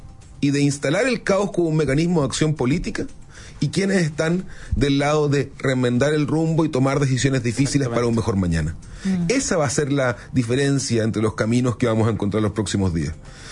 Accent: Concepción, Biobío, Chile; yo soy de Concepción, así que conozco

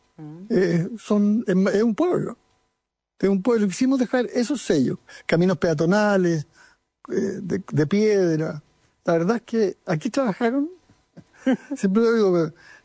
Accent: Chile; A mí siempre me ha llamado la atención como chileno

